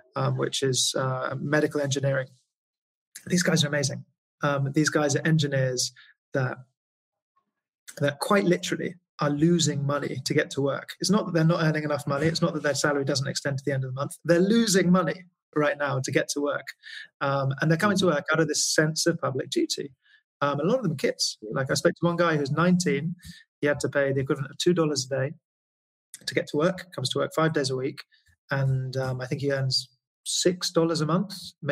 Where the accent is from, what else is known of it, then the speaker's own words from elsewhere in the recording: United Kingdom; I'm British, right? As you hear from my accent.